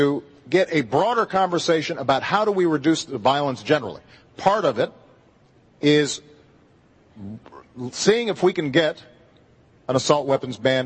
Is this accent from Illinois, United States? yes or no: yes; Chicago, Illinois, United States; Because frankly, in my hometown of Chicago, there's an awful lot of violence